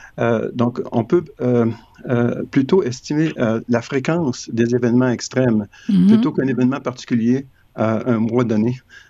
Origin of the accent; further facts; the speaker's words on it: Quebec, Canada; chez nous, au Québec, au Canada